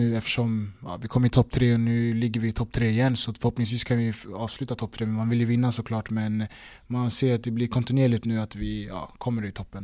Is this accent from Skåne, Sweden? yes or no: no; Stockholm, Stockholm County, Sweden; det är klart jag är ändå i Stockholm där jag kommer ifrån